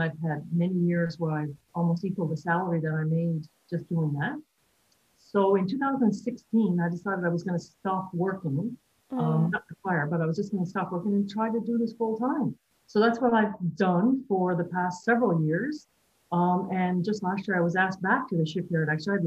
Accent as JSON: {"language": "English", "region": "Newfoundland and Labrador", "country": "Canada", "tie": "born or raised there", "also_born_or_lived": "Quebec", "moved": "as an adult", "said": "Okay, well, I was actually born and raised in Newfoundland. I came to Quebec when I was almost 30."}